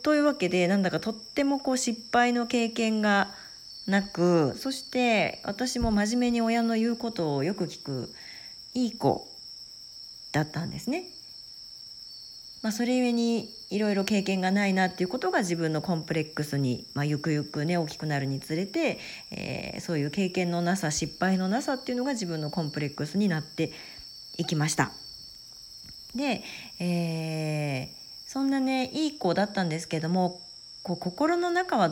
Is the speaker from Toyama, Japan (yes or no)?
yes; Toyama, Japan; born there; 私1974年富山県生まれなんですけども